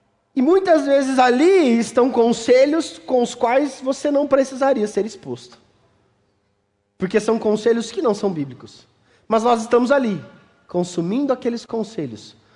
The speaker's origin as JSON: {"language": "Portuguese", "region": "Mato Grosso do Sul", "country": "Brazil", "tie": "born or raised there", "said": "Eu sou lá do Mato Grosso do Sul, meus pais ainda moram lá, meus pais são pastores lá, e eu cresci lá. Passei a minha infância numa cidade de 30 mil habitantes, rua de terra para tudo quanto é lado, cavalo na rua, vaca passeando para tudo quanto é lado."}